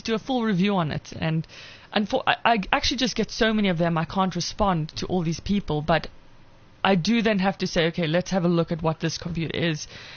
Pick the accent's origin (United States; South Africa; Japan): South Africa; accent: South African; Yeah, and I've heard, apparently, that the South African accent is like the number one most liked accent in the world